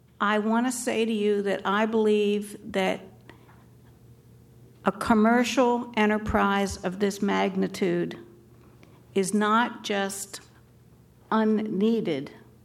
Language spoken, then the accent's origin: English; Lewes, Delaware, United States; I was born in Lewis. I have been fortunate enough to be born and raised in Lewis.